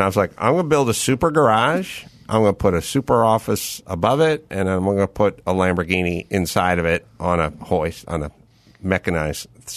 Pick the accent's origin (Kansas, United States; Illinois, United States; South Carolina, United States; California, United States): California, United States; North Hollywood; back in the day when I grew up in North Hollywood, this place called Mighty Muffler and another place called Magic Muffler.